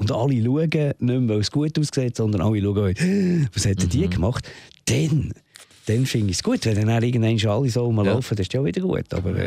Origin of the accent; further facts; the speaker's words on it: Zurich, Switzerland; dann muss man sich wirklich ein bisschen das eine oder andere überlegen bei uns in der Schweiz. Es war bei uns in Eglis auch Drachenbootrennen.